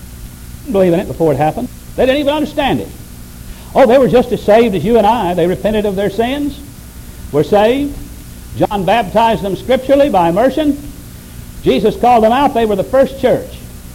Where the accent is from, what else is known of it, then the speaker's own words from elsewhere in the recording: Batesville, Arkansas, United States; I was raised up around Batesville, Arkansas, and they have something up there that's called onyx marble.